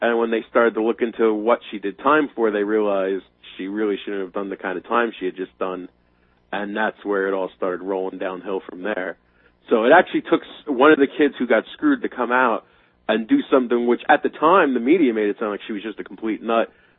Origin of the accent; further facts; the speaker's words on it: Pennsylvania, United States; This is the county I grew up in, not Northampton County where Easton is. I grew up here in Monroe County.